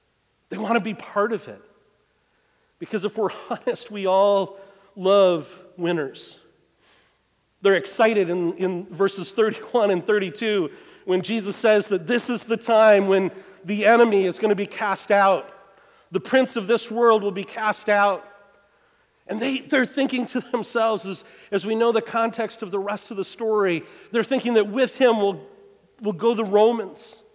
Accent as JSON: {"language": "English", "region": "Minnesota", "country": "United States", "said": "But I'm from Minnesota, and I have hope."}